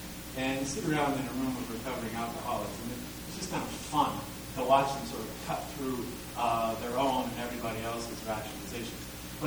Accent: Pennsylvania, United States; I grew up in the Mont Valley

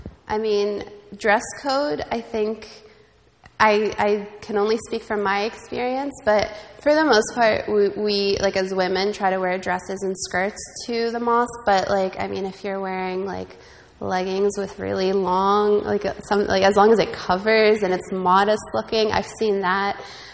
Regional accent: Egypt; I come from Egypt

